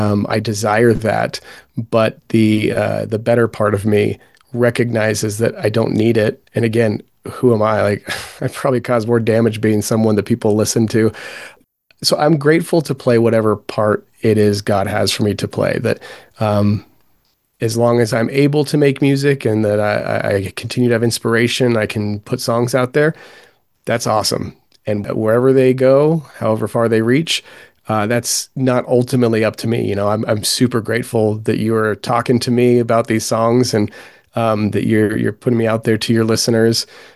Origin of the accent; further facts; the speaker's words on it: California, United States; I grew up in California and lived somewhat near the coast and had some family near the coast. I spent a lot of time growing up by the beach.